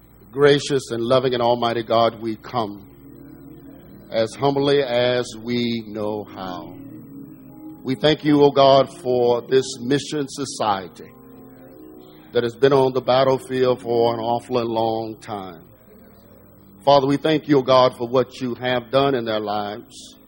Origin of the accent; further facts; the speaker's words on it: Arkansas, United States; I am a preacher from Arkansas, and I don't know any way to preach but to be country. So if I don't seem to be dignified, you realize I just come from Arkansas, and I don't know no better.